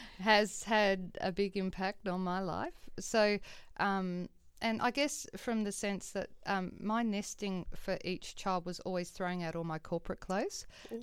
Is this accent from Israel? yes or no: no; Griffith, New South Wales, Australia; I grew up in Griffith in New South Wales, and it's like an oven or a freezer, one or the other.